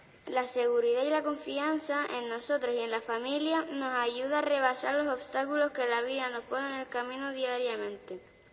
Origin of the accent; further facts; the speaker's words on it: San Nicolás, Canary Islands, Spain; el que termine la carretera de mi pueblo, la aldea de San Nicolás